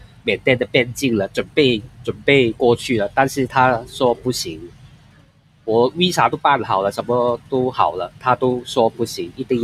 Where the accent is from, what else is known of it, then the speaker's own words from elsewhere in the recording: Hong Kong; 大家好，我是香港来的